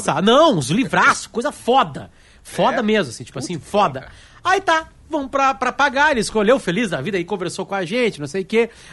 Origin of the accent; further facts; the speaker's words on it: Brazil; Olá, como está? Tranquilo? Bom, nós somos do Brasil e.